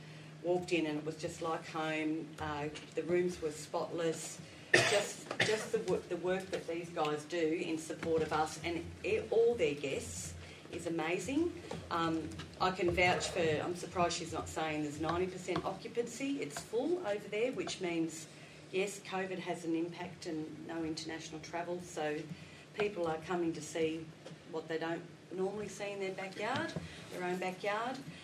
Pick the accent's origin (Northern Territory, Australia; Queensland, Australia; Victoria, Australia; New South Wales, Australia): New South Wales, Australia; Gunnedah; So I'm actually from Gunnedah, and I'm working up here in Moree on a non-local 14-7 roster.